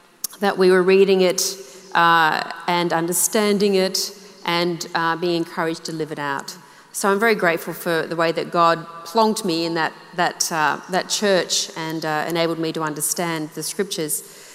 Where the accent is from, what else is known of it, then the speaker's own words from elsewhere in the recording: Sydney, New South Wales, Australia; growing up in Sydney, I grew up in a non-Christian home, but I grew up in a generation where it was a good thing to go to church.